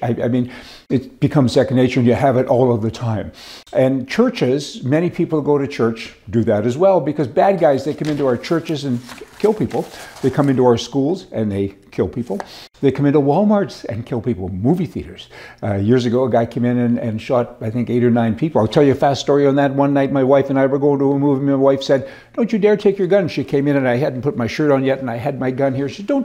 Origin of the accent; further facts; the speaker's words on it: Canada; now in United States; You know, I'm a dual citizen, but I grew up in Canada, so I have a bit of the Canadian mentality. And of course, I'm in the US now most of the time.